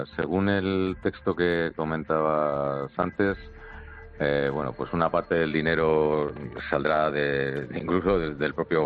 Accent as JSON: {"language": "Spanish", "country": "Spain", "said": "somos todos los españoles que pagamos nuestros impuestos."}